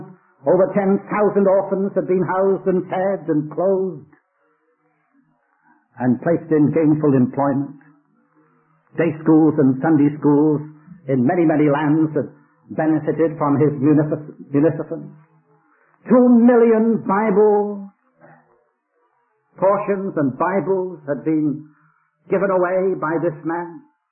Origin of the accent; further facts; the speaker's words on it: Wales, United Kingdom; I was born and brought up in Wales, just across the Bristol Channel.